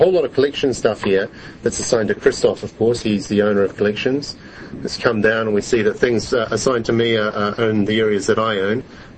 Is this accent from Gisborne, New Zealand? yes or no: no; Wellington, New Zealand; From good old Wellington, my hometown. Good old Wellington.